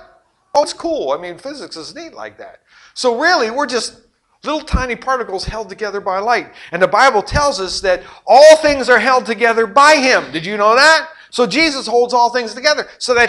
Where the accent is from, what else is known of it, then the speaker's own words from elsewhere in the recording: Pittsburgh, Pennsylvania, United States; I was raised in Pittsburgh area and we didn't have a beach.